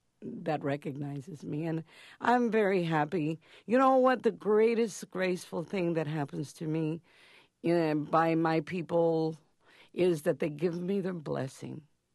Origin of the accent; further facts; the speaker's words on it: El Paso, Texas, United States; I was born and raised in Texas, in El Paso, Texas. It's a border town.